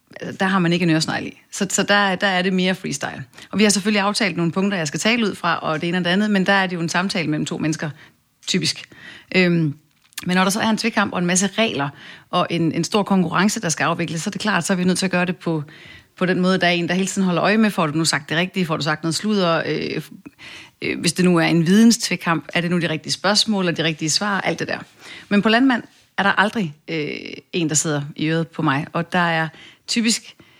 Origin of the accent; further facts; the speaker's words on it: Jutland, Denmark; nu er jeg jo selv fra Jylland, og kan jo rigtig godt lide at komme tilbage til det jyske, og også fra landet oprindeligt.